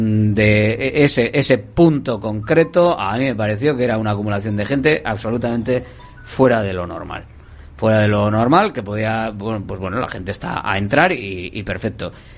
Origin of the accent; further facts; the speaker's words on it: Bilbao, Basque Country, Spain; porque somos muy de Bilbao y entonces queremos desalojar a 50 y pico mil personas